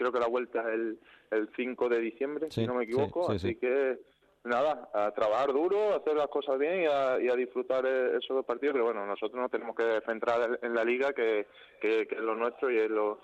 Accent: Montijo, Extremadura, Spain; De Montijo.

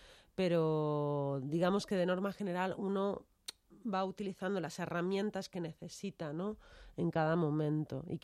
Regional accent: Argentina; now in Spain; siendo argentina no tenemos tan... Quiero decir, los clásicos los vemos, pero no tanto como se ven aquí

